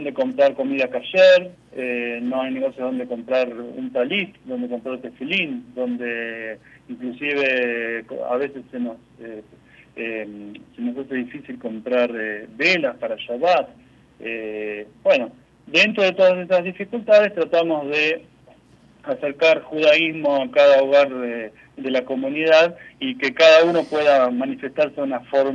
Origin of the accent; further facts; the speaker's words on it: Argentina; accent: Argentine; also born or lived in Cuba; now in El Salvador; yo soy argentino y me delata mi acento, a pesar de que ya hace casi 7 años que estoy viviendo fuera de la Argentina. Primero estuve 3 años dirigiendo la comunidad de Cuba y posteriormente vine con mi familia a vivir aquí a El Salvador